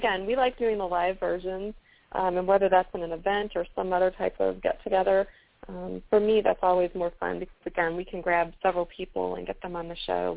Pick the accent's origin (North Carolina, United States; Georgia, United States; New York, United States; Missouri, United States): Missouri, United States; St. Louis; or when I said from St. Louis, and there were a few hands. I felt so great having people there from my home state